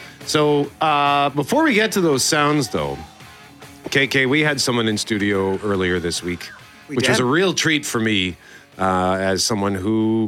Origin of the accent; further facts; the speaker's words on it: Transcona, Manitoba, Canada; I grew up in Transcona, proud Transconian